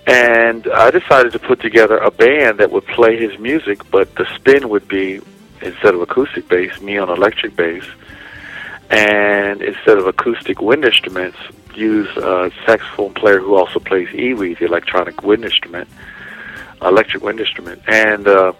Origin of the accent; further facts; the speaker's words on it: Philadelphia, Pennsylvania, United States; You know, growing up in Philly, man, we had such a great, great period of time musically